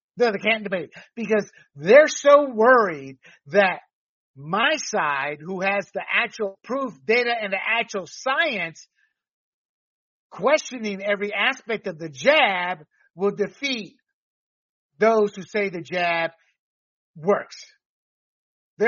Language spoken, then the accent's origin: English; Panama; born and raised in Panama, two dictators. I was a protected class being an American citizen